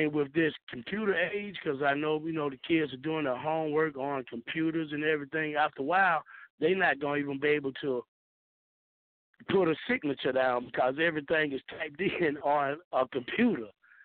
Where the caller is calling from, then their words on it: Jonesboro, United States; Calling from Jonesboro.